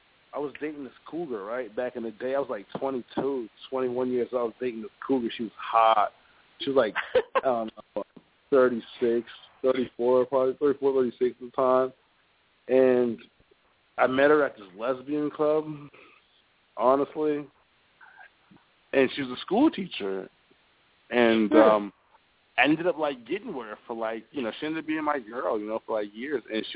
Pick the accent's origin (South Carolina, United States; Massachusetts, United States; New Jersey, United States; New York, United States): Massachusetts, United States; Boston; I grew up in Roxbury, Roxbury, Mass., Roxbury in Boston, Massachusetts.